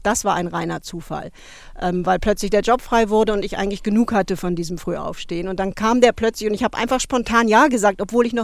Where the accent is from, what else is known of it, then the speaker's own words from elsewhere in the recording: West Germany, Germany; born there; ich als eben gebürtige Westdeutsche